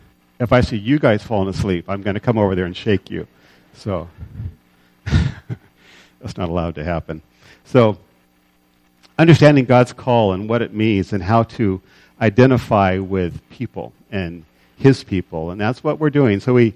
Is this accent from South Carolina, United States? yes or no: no; California, United States; I'm from Southern California.